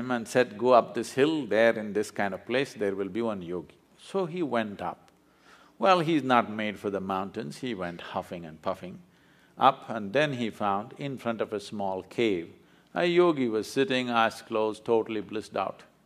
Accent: South India, India; You know, I'm a mystic from South India.

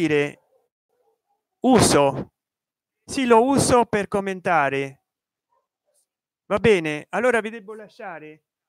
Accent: Rome, Lazio, Italy; Io sono di Casal Palocco.

